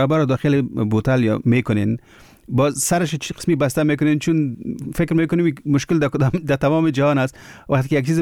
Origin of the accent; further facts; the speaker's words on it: Kabul, Afghanistan; زه اصل کې د کابل یم، په کابل کې د مڼو باغونه ډیر دي